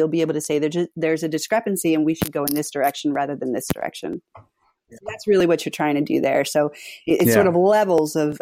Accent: Philadelphia, Pennsylvania, United States; and I'm from Philadelphia, so I say watermarks on them.

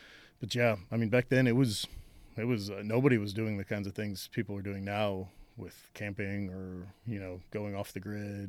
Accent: Georgia, United States; Right. Yeah, so I grew up in Georgia, kind of, you know, North Georgia outside of Atlanta.

